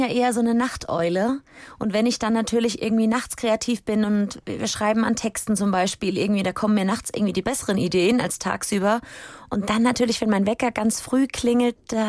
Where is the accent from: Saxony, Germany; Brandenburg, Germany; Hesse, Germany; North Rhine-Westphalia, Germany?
Hesse, Germany; Heppenheim; Also ich bin in Heppenheim geboren und dort in der Nähe aufgewachsen.